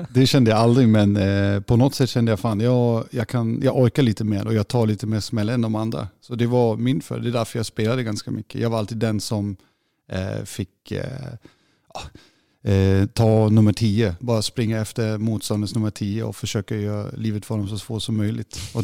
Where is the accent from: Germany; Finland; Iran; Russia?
Germany; North Rhine-Westphalia; now in Sweden; Lite, det är väldigt söder om Düsseldorf. Men det är ju, ja, det är speciellt att komma därifrån.